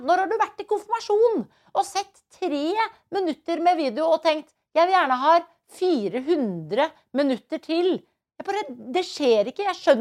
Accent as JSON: {"language": "Norwegian", "region": "Trøndelag", "country": "Norway", "said": "For jeg er trønder. Jeg vet hva jeg holder på med."}